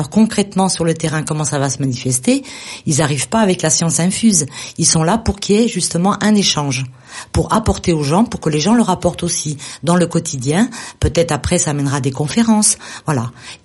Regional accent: Parisot, Occitanie, France; moi je suis originaire de Parisot

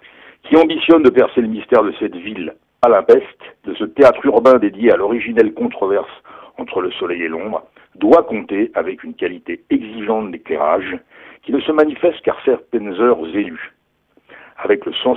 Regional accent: Nîmes, Occitanie, France; born there; Je crains bien que celui que je porte sur ma ville natale souffre de ce défaut

